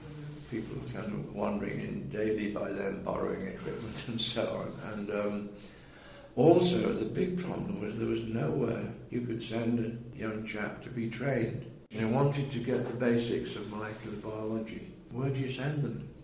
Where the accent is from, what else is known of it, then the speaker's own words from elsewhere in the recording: Liverpool, North West England, United Kingdom; I came from Liverpool, but before I joined my training, I spent nearly 5 years in the States